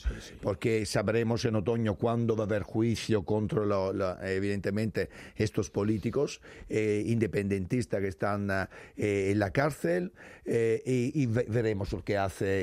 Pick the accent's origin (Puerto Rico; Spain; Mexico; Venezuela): Spain; como españoles, sí, como una señora de España, desde hace 300 años como yo.